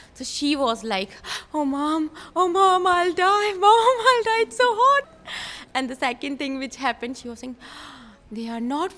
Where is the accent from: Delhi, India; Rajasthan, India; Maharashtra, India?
Rajasthan, India; Jaipur; And I grew up in Jaipur, Rajasthan, India.